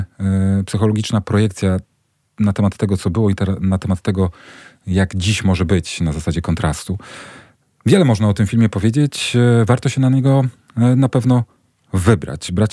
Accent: Łódź Voivodeship, Poland; Pochodzę spod Wielunia, tam jest matkowizna, na której spędzałem całe dzieciństwo, na wsi właśnie.

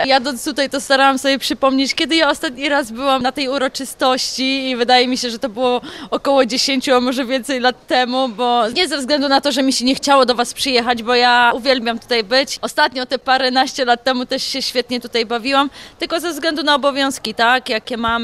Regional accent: Olszewo, Warmian-Masurian Voivodeship, Poland; bo ja pochodzę z Mazur, z niewielkiej miejscowości wsi Olszewo

